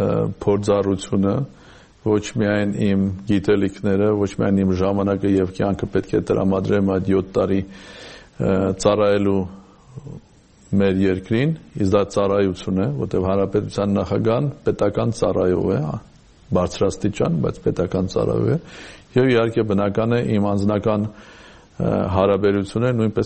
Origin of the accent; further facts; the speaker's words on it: Armenia; born there; moved away; ես հայաստանցի եմ, որ ծնված լինելով Հայաստանում իր կյանքի հավանաբար կեսը ապրել եմ դրսում։ Եվ ոչ միայն որպես պետական պաշտոնյա, այսինքն դեսպան, այլ նաև որպես ազատ մարդ։ Այսինքն ինչ որ իմաստով ես Սփյուռքում ապրող հայաստանցի եմ